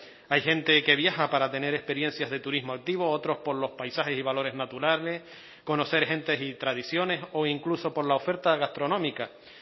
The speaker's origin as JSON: {"language": "Spanish", "town": "Valle Gran Rey", "region": "Canary Islands", "country": "Spain", "tie": "born or raised there", "said": "se me venía a la mente pues un ejemplo claro de mi pueblo, en Valle Gran Rey"}